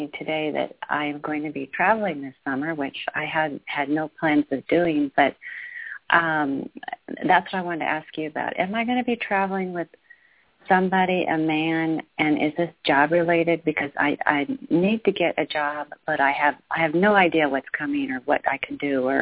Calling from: Texas, United States; from Texas.

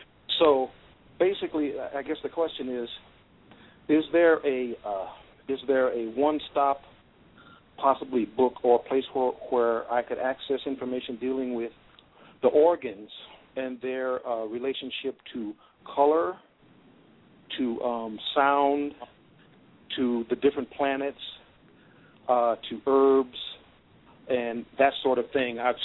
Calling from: New Mexico, United States; I'm calling from New Mexico, from New Mecca.

